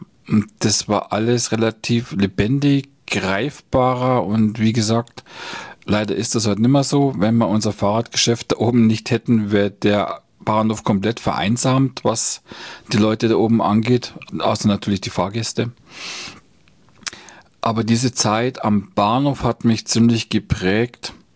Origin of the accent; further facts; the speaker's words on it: Bayrischzell, Bavaria, Germany; Also ich bin hier in Bayerischzell zur Schule gegangen. Das ist also schon meine Heimat